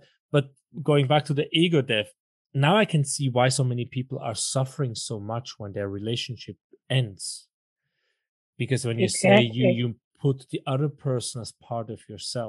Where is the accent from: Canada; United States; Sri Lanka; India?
Sri Lanka; You don't remember being born in Sri Lanka. So I'm a woman from Sri Lanka